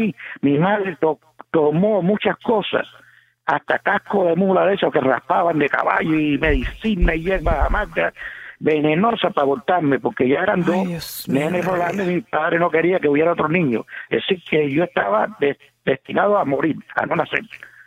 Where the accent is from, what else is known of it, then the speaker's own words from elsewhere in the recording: Uruguay; yo soy de Uruguay y ya depende, no le vivo montaña y pueblo, pero no importa.